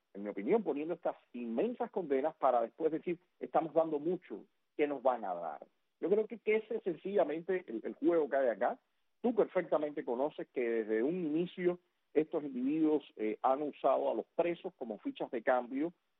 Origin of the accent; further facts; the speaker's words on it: Cuba; somos nosotros los cubanos